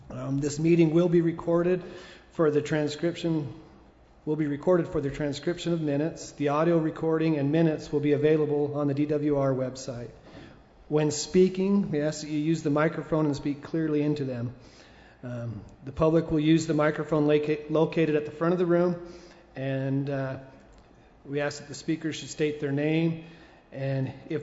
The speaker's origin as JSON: {"language": "English", "town": "West Haven", "region": "Utah", "country": "United States", "said": "I'm the chair of the Northern RAC, and I represent the at-large, and I'm from West Haven."}